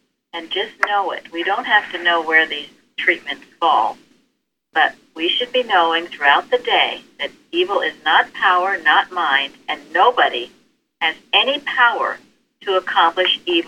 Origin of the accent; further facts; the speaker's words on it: New Jersey, United States; I remember years ago being in California, and I came from New Jersey where blue laws were obeyed.